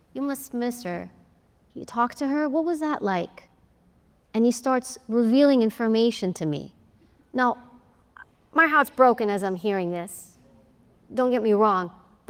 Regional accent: New York, United States; I'm Greek, I'm from New York, forget it.

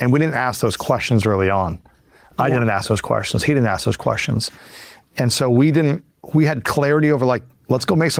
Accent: Midwest, United States; I'm from the Midwest, so I'm just kind of like welcoming most of the time.

